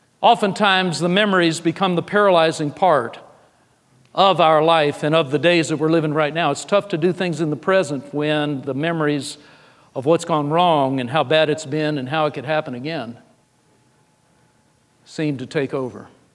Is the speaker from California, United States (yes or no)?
yes; Los Angeles, California, United States; now in Arlington, United States; It's that way up in the Arlington, Dallas, Fort Worth area where I live too. I grew up in Los Angeles, so I've been familiar, or near Los Angeles.